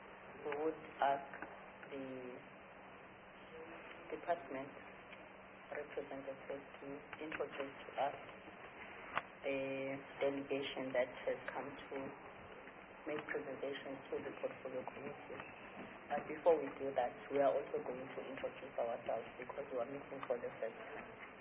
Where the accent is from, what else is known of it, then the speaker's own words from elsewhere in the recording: Harding, KwaZulu-Natal, South Africa; born there; I was born in Harding, so I'm very focused on issues of rural development because that area is not yet developed.